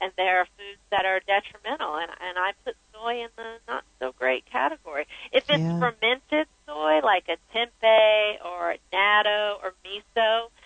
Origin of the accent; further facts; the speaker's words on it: North Carolina, United States; I grew up on in North Carolina. My dad farmed soybeans.